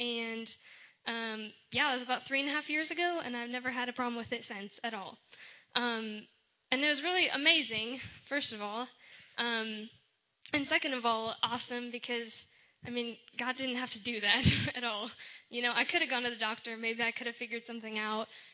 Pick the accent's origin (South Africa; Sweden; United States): United States; Dickinson, North Dakota; I'm from Dickinson, North Dakota, which is up north where there's snow on the ground right now.